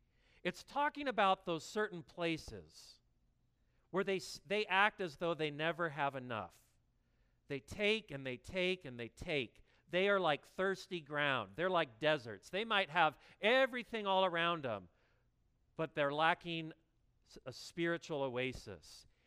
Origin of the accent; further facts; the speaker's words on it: Sedona, Arizona, United States; now in Upland, United States; Yeah, I'm from Arizona, and I'm from the mountains, okay? So the mountains get cool. The weather in Upland is a lot like my hometown in Sedona, actually.